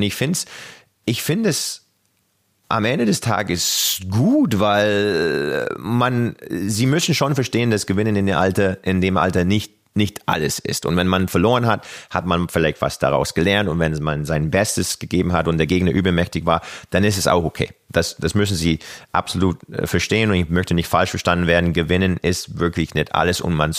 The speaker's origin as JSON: {"language": "German", "town": "Kamloops", "region": "British Columbia", "country": "Canada", "tie": "born or raised there", "second_language": "German", "lives_now": "Germany", "said": "Ich bin in Kamloops aufgewachsen und die nächste Stadt war fast 2 Stunden entfernt."}